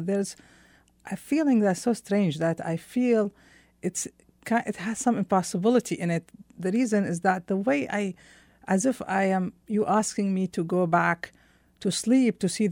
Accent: Iraq; now in United States; So now I am Iraqi American officially. I have that hyphen. I'm hyphenated, you know, mm-hmm. and I'm a citizen of both.

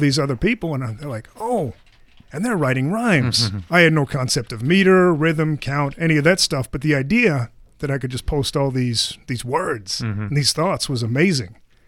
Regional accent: Geelong, Victoria, Australia; I was born and raised in Australia

